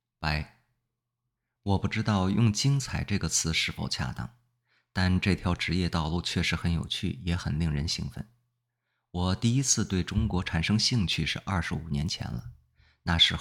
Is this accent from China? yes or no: no; Vermont, United States; Chinese is a second language; moved away as an adult; 部分原因是我在美国佛蒙特州农村长大，我从来没有去过像北京这么大的地方。